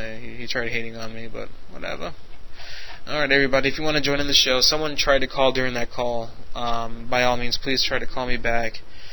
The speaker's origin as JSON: {"language": "English", "region": "New York", "country": "United States", "said": "From, you know where I'm from? I'm from New York, man. We don't play with you. We don't know how to handle you people in Massachusetts."}